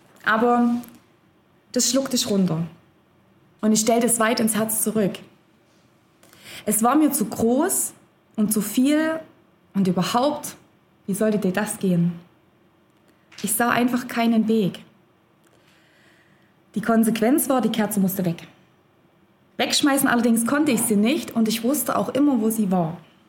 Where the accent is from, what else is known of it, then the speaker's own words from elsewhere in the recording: Zwönitz, Saxony, Germany; Ich komme aus Zwönitz, aus dem Erzgebirge und ich bin ein echtes Ostkind. Ich komme aus keiner Missionarsfamilie, ganz im Gegenteil aus so einer typischen DDR-Standardfamilie.